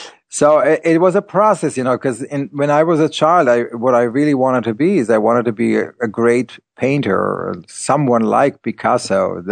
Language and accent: English; Beit Alpha, Northern District, Israel; born there; English is a second language; When I was born in Kibbutz Beit Alpha, it's in Kibbutz in Israel, not too far from the Sea of Galilee, and we were the first kibbutz of the Hashomer HaTzair, the youth movement, the communist movement.